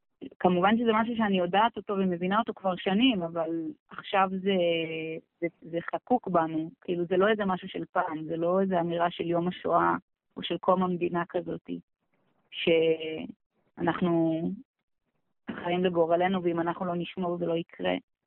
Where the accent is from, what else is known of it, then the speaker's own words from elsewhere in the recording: Ramat David, Northern District, Israel; לשני הורים שעלו לארץ. נולדתי בקיבוץ רונה דוד, בעמק ישראל, ליד בסיס חיל אוויר רמה דוד, שעובד שעות נוספות בימים אלו. אז גדלתי בקיבוץ